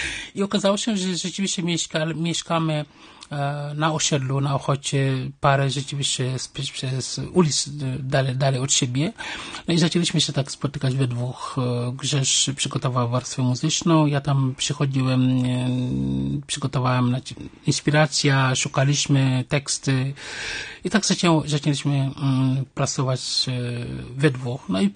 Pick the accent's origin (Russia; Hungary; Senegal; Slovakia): Senegal; Polish is a second language; now in Poland; Przyjechałem z Senegalu bardzo, bardzo dawno temu, ale Łódź była moim pierwszym miastem, bo tutaj się uczyłem polskiego.